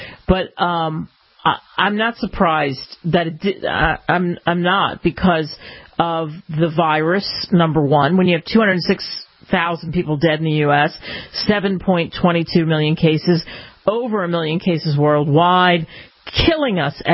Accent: Philadelphia, Pennsylvania, United States; since I grew up in Philadelphia

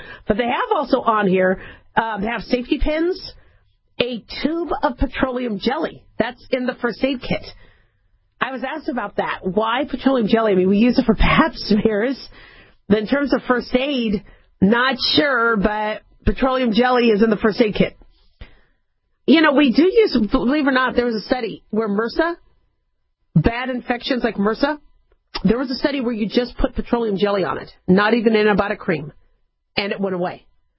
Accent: California, United States; born there; And I was born in California, and I went to school in California.

